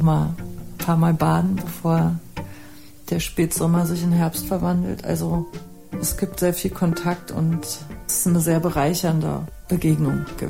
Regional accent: East Berlin, Berlin, Germany; dass wir sind alle in Ost-Berlin aufgewachsen

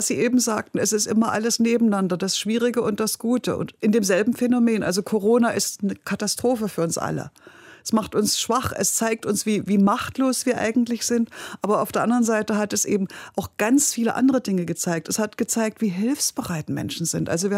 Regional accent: East Germany, Germany; Ich hatte ja als Ossi ein lebenslanges Berufsleben

